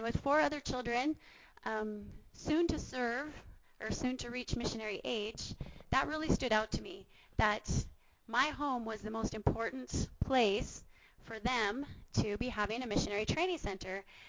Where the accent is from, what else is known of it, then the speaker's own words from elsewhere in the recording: Canada; Okay, we're from Canada, so this was new for us.